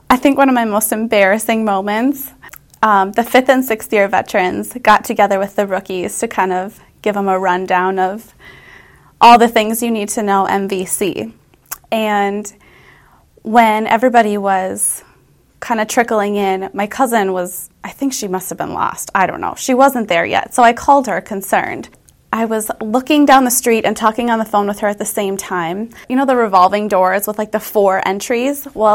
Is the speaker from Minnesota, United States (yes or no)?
yes; Willmar, Minnesota, United States; is my sixth season on the team, and I'm from Willmar, Minnesota.